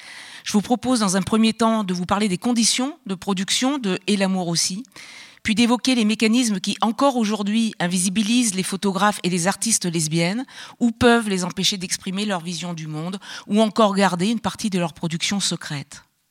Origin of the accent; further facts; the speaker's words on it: Auvergne-Rhône-Alpes, France; now in Paris, France; Je suis une femme, j'ai 61 ans, je suis photographe professionnelle depuis 2001. J'ai été élevée en Auvergne, dans une famille socialement mixte